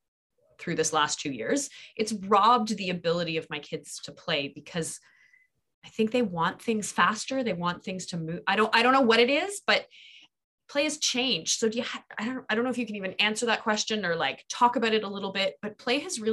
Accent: Ottawa, Ontario, Canada; I grew up in Ottawa and I remember the big snow mounds that would be made at the end of my driveway.

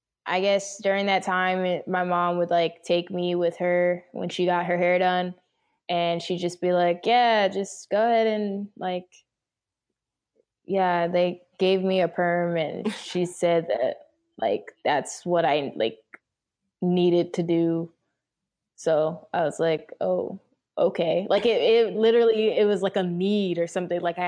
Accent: Atlanta, Georgia, United States; now in Los Angeles, United States; So I currently live in LA, but I'm from Atlanta, Georgia.

